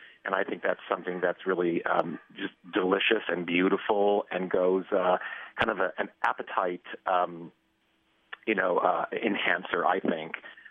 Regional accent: Los Angeles, California, United States; You know, my family were dancers and artists and very influenced by other cultures, especially growing up in Los Angeles.

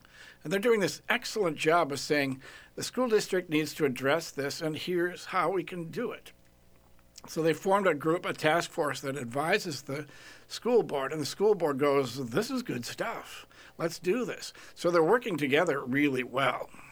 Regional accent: Hopkins, Minnesota, United States; Now, I grew up in Hopkins, where I never met a black person until I went to college.

